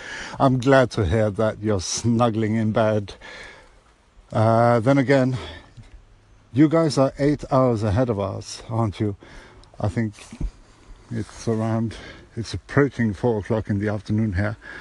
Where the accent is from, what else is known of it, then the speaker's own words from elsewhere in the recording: Bergen, Vestland, Norway; There's this Norwegian duo from my hometown, Bergen, actually, that I keep forgetting over and over.